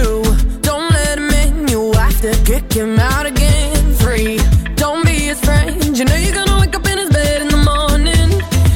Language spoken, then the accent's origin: Russian; Saint Petersburg, Russia; Я вот из Санкт-Петербурга